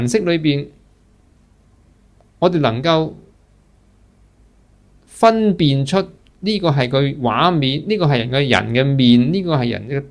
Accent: Guangdong, China; 我是广东人，唔到我话事，我啲基因是广东基因，我就做咗广东人。

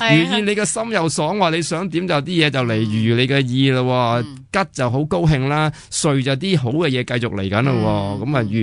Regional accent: China; 譬如我哋中国人就廿四嘅十二嘅时辰啫嘛

